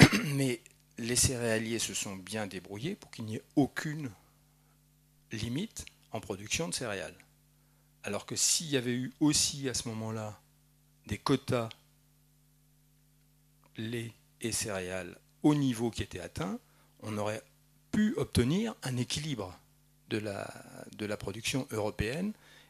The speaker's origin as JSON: {"language": "French", "region": "Nouvelle-Aquitaine", "country": "France", "said": "c'est le Limousin, qui est juste à côté de chez moi, je suis de Poitou-Charentes."}